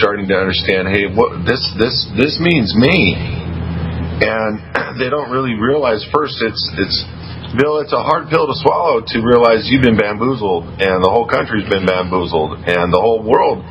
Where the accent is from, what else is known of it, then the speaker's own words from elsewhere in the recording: California, United States; What is your nationality? Mine is I'm a Californian. I don't say I'm an American. I'm a Californian.